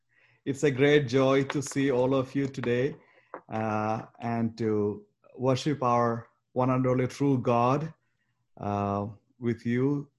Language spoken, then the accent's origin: English; Kerala, India; now in United States; I'm actually from Kerala.